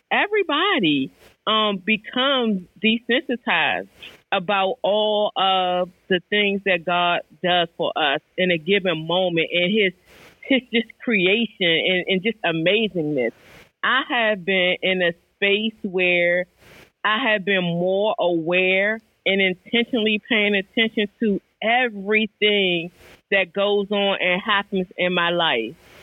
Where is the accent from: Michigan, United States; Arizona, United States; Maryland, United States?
Maryland, United States; Fort Washington; from Fort Washington, Maryland, and I am grateful for this space today.